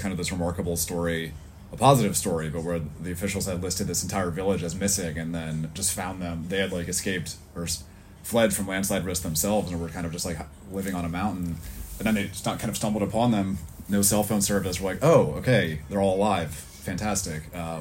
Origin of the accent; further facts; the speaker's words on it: New Orleans, Louisiana, United States; I grew up in New Orleans in the States, so I kind of experienced Katrina and other storms